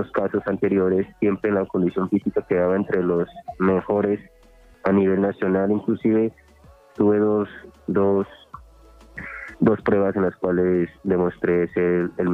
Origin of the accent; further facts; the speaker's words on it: San José del Guaviare, Guaviare, Colombia; moved away; he estado en otras ciudades y no cambio mi tierrita. Lamentablemente tuve que sacrificar mi lugar natal por perseguir mis sueños. Pero llevo verdad a San José del Guaviare en todo mi corazón